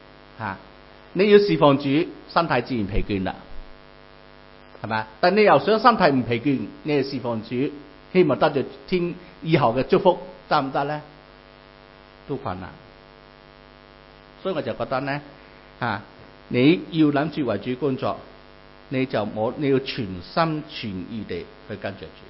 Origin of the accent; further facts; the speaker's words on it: Malaysia; 在 我的乡下马来西亚